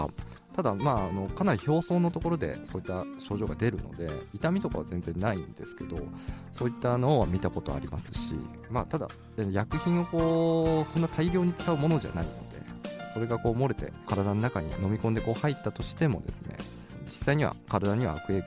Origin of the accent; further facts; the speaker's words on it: Tokushima, Japan; moved away as an adult; now in Niigata, Japan; 四国の徳島出身で、大学で新潟来てからそのまんまずっとこっちに、はい、居座ってるような形です。